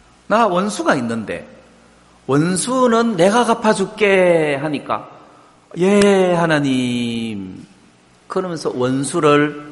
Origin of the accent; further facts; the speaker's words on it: Daegu, South Korea; accent: Gyeongsang; 저는 대구 경상도 사람이라 광주 가서 살면 이게 언어가 딱 표가 나잖아요. 저 경상도 사람이구나.